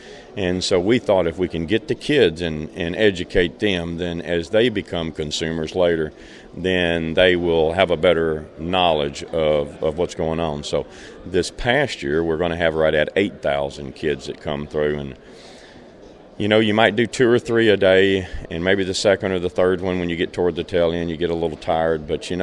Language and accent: English; Bowling Green, Kentucky, United States; Well, we're from Bowling Green, Kentucky, which is about 120 miles south of Louisville, Kentucky, about 60 miles north of Nashville, Tennessee.